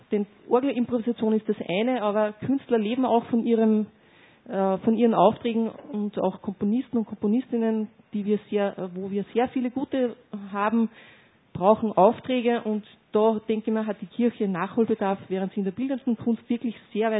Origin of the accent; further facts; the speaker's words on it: Linz, Upper Austria, Austria; also born or lived in Peuerbach; Ich bin aufgewachsen in der Pfarre Linz-Heiliger Geist, einem Betonbau aus den 70er Jahren, und in der Pfarre Peuerbach, bin mit moderner und gotisch-barocker Kirche sozusagen groß geworden.